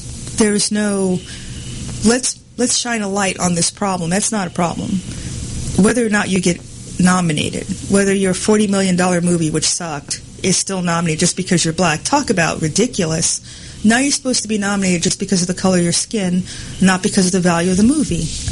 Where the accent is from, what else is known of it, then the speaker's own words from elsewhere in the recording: New York, United States; now in Georgia, United States; I mean, I'm from New York. It's supposed to be one of the most liberal cities in the country, right?